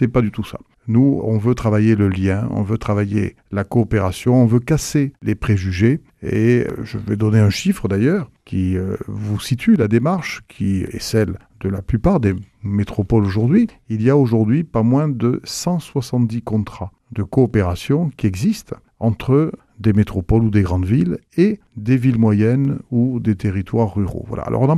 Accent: Toulouse, Occitanie, France; born there; moi je suis maire de Toulouse, je suis né à Toulouse. Toulouse aujourd'hui c'est plus de 500 000 habitants, c'est la 4e ville de France. Mais je suis petit-fils de paysan gersois par mon père, j'ai des racines ariégeoises par ma mère

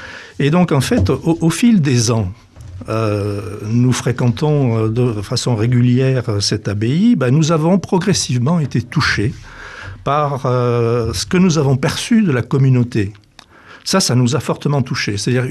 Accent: Tarbes, Occitanie, France; born there; moved away as an adult; now in Antony, France; je suis parisien. C'est-à-dire que, originaire du Sud-Ouest, je suis né à Tarbes, mais à l'âge de 18 ans, je suis devenu étudiant à Paris, j'y suis resté.

